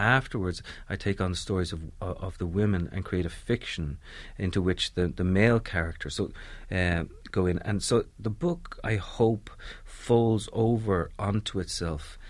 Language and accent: English; Dublin, Leinster, Ireland; I remember growing up in Dublin in the 1970s